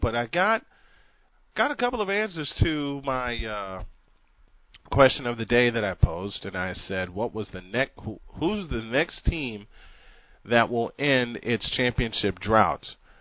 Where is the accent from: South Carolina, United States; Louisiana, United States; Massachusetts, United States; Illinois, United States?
Illinois, United States; Chicago; the Chicago Bulls, my hometown team